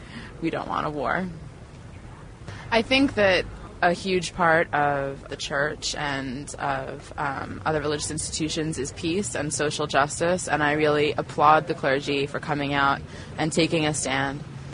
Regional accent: New York, United States; I'm originally from New York, but I'm a senior at Georgetown University.

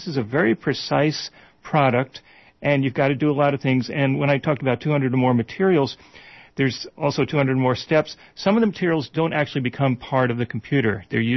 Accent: Northeast, United States; that's the word I learned when I grew up in the Northeast

